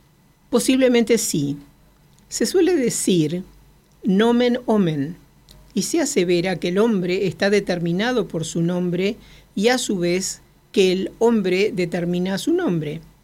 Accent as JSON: {"language": "Spanish", "region": "Prague", "country": "Czechia", "said": "Al averiguar que soy oriundo de Praga, preguntó, ¿tienes un reloj?"}